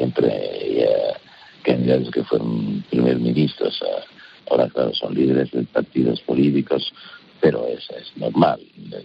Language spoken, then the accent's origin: Spanish; Italy; Spanish is a second language; importar en mi país mi experiencia internacional, mi experiencia a nivel europeo para llegar a Italia en este momento muy particular